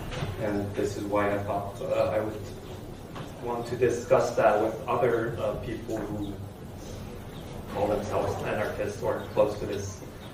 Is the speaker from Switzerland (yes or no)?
yes; Bern, Switzerland; And also, I'm from Bern, and I thought, oh, well, let's go to Saint Etienne